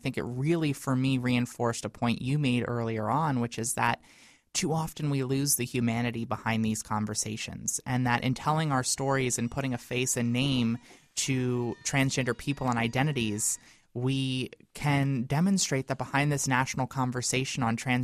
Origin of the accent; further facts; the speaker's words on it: Delaware, United States; as the response was from my own community and family and friends here in Delaware, I also knew that my home state, like a majority of states still to this day